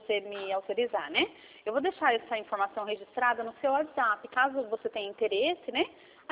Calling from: Campinas, São Paulo, Brazil; Nós somos de Campinas, São Paulo.

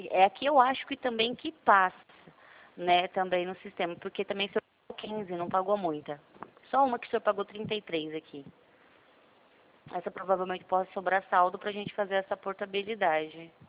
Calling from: Presidente Prudente, São Paulo, Brazil; Eu falo aqui de Presidente Prudente.

